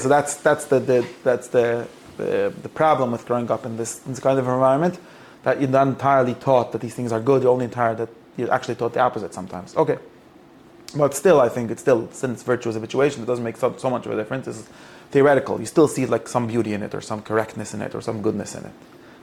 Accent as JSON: {"language": "English", "town": "Lakewood", "region": "New Jersey", "country": "United States", "tie": "born or raised there", "said": "the problem is that growing up in Lakewood doesn't help enough."}